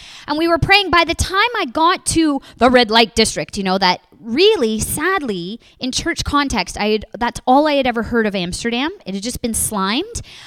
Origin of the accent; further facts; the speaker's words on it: Toronto, Ontario, Canada; somebody who was born and bred in Toronto, which is rare, as Steve was saying